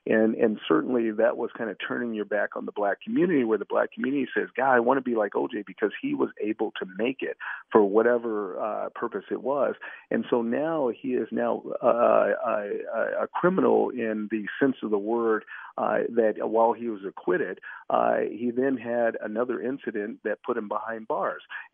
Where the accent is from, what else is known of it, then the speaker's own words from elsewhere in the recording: Texas, United States; I come from Texas.